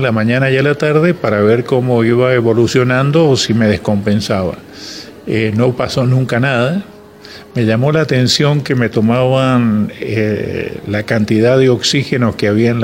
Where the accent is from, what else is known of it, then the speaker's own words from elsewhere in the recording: Mendoza, Argentina; soy mendocino.